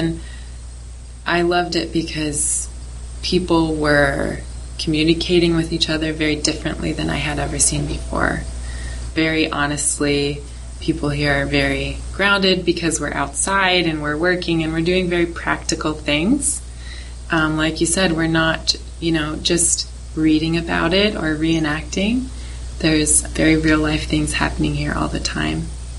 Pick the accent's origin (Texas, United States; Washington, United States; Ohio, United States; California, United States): Ohio, United States; Cincinnati; I grew up in Cincinnati, in the middle of the city. My family is very conventional.